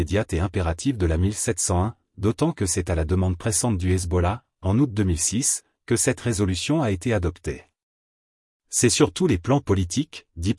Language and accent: French; Lebanon; ce qui nous importe dans ce contexte en tant que Libanais